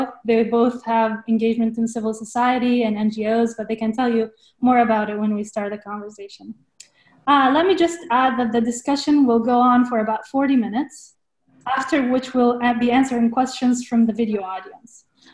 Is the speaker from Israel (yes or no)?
yes; Umm al-Fahm, Haifa District, Israel; now in United States; I'm originally from Umm al-Fahim. It's a town in the northern part of Israel. I'm currently living in the US.